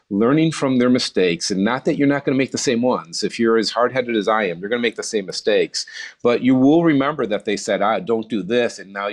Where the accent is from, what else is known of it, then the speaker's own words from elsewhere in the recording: Detroit, Michigan, United States; So I'm from Detroit area. I'm back in the 80s.